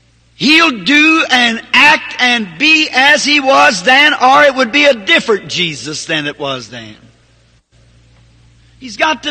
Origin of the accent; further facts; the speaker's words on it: the South, United States; I'm a Southerner.